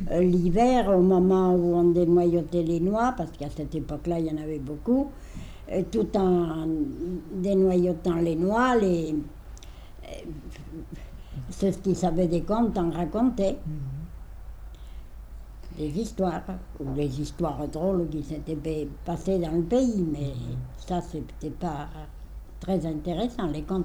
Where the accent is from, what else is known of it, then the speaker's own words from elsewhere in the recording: Montézic, Occitanie, France; also born or lived in Paris; Puis, toute jeune, tout bébé, j'ai été élevée dans l'Aveyron